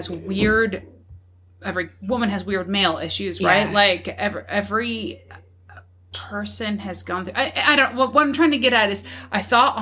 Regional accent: Akeley, Pennsylvania, United States; Hold my beard and watch this. I'm from Akeley, Pennsylvania.

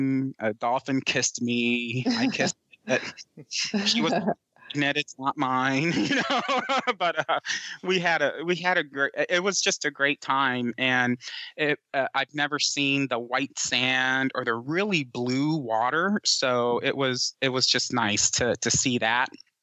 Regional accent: New Jersey, United States; he's from New Jersey, and I grew up in New Jersey, so we talked about that a little bit.

